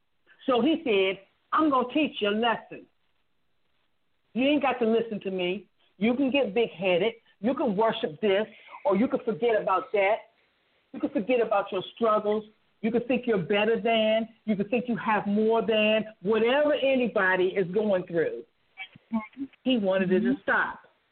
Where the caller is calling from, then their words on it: North Chesterfield, Virginia, United States; I'm calling from North Chesterfield, Virginia.